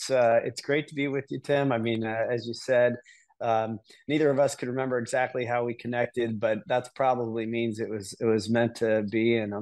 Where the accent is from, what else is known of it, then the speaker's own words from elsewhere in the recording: Columbus, Ohio, United States; also born or lived in Miami, Florida; I was born in Miami, Florida, but Columbus has been my home for most of my life, other than going away to school.